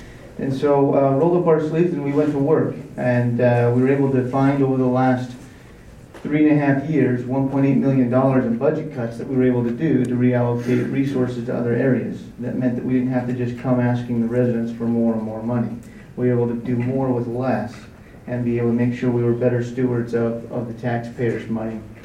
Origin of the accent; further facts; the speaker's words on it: American Fork, Utah, United States; I was born and raised here in American Fork. I grew up on a small street in town called King Street, and I have a lot of passion and love for that street and that neighborhood.